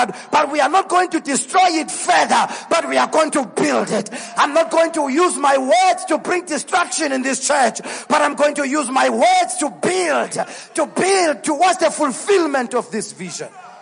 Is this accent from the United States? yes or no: no; Mpumalanga, South Africa; I am from Mpumalanga.